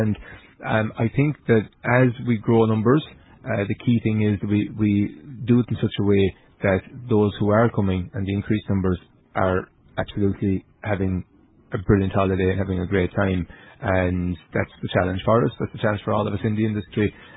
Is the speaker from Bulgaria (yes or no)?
no; Ireland; it's in our DNA, I think, as Irish people, to be welcoming.